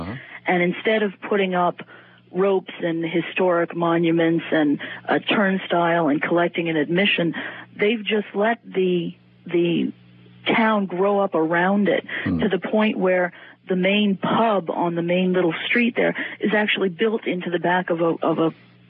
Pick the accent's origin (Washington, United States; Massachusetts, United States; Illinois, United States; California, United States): Massachusetts, United States; Scituate; the town I grew up in, Scituate, Massachusetts, beautiful town